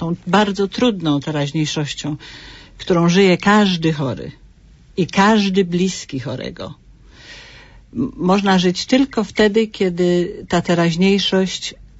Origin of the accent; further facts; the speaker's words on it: Poznań, Greater Poland Voivodeship, Poland; jestem poznanianką z Jeżyc.